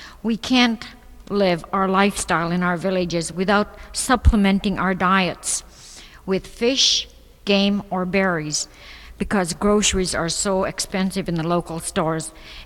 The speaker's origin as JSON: {"language": "English", "town": "Unalakleet", "region": "Alaska", "country": "United States", "said": "Honorable Judge Berger and fellow Inupiaqs … I'm from Unalakleet."}